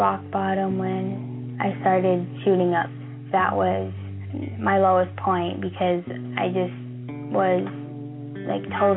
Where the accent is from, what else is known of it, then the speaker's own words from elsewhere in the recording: Douglas, Arizona, United States; I am 15 years old. I am from Douglas, Arizona.